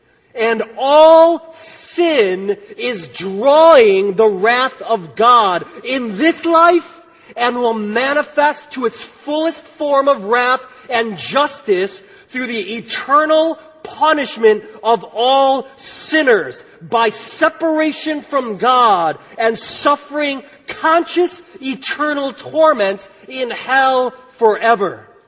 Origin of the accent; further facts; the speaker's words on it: Chicago, Illinois, United States; that prepared me to be a loyal Dallas Cowboys fan growing up in Chicago